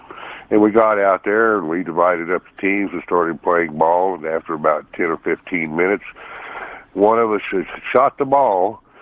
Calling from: Wichita, Kansas, United States; Calling to tell you I'm from Wichita on KFH 1240

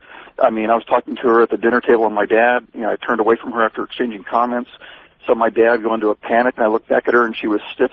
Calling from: Austin, Texas, United States; Austin, Texas.

